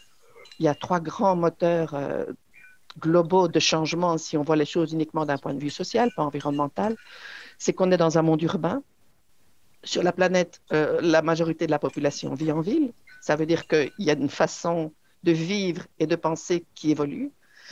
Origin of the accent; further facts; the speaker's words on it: Belgium; Et voici les résultats d'une étude qui a été menée chez nous en Belgique